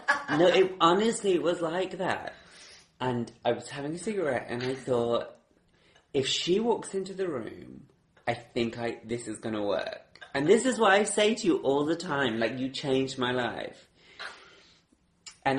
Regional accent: England, United Kingdom; I'm not a traveller. I'm very English.

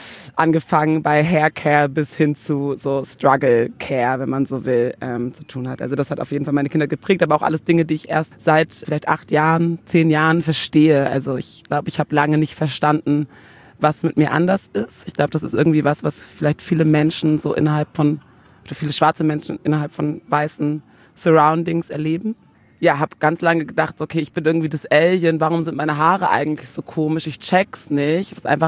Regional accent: Lübeck, Schleswig-Holstein, Germany; Wie ihr zwei auch, bin ich mit einer weißen Mutter, mit einer weißen alleinerziehenden Mutter aufgewachsen. Und muss glaube ich aber auch sagen, dass Lübeck, ich komme aus Lübeck, eine recht beschauliche, aber Großstadt ist, eine beschauliche Großstadt ist

